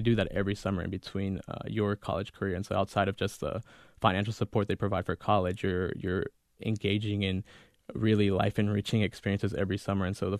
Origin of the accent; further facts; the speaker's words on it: the South, United States; And so, growing up in the South, it's difficult to hold on to, your language, your culture, et cetera.